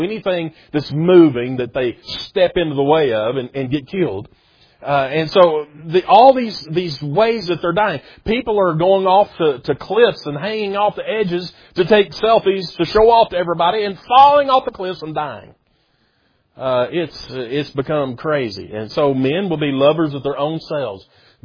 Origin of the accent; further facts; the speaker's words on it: Tennessee, United States; I'm from America. Yeah, it's the greatest state in the land of the free, Tennessee.